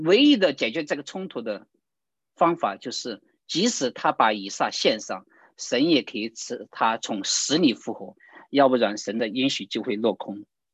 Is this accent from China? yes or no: yes; China; 为自己我们中国人喜欢就是光宗耀祖